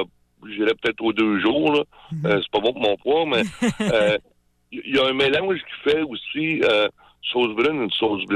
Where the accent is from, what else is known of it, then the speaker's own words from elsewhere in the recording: Gatineau, Quebec, Canada; Ben moi, je viens de Gatineau